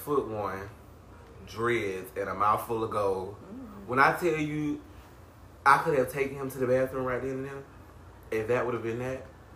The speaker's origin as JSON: {"language": "English", "region": "Georgia", "country": "United States", "said": "Hey, so, if you don't know, if you ain't heard it in the voice, I'm definitely from South Georgia. That's with an F, not a TH, South."}